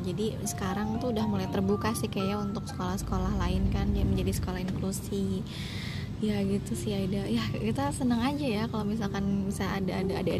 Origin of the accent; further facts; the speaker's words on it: Bogor, West Java, Indonesia; Oke, kita tuh anak Bogor yang nyasar ke anak-anak Sukabumi.